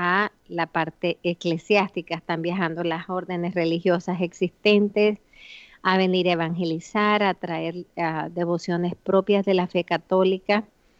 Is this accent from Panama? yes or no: no; El Viejo, Chinandega, Nicaragua; yo crecí viendo a todo mi pueblo tirado en las calles, o sea, saliendo a las calles